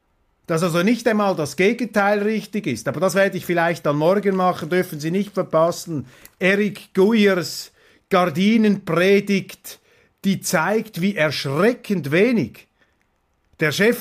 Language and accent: German; Switzerland; vielleicht sind wir als Schweizer inspirierender.